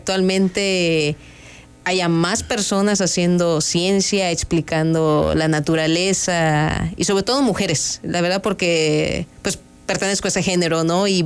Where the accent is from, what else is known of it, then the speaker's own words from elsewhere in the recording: Ciudad del Carmen, Campeche, Mexico; Soy oriunda de una pequeña isla llamada Ciudad del Carmen, en el Golfo de México